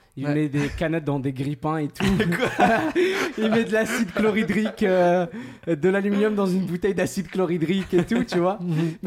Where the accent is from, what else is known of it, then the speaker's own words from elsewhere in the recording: Algeria; accent: French; c'est parce que j'ai l'accent français. Étant donné que je suis algérien et que j'ai grandi là-bas. Et que, enfin, grandi en Algérie, pas en France.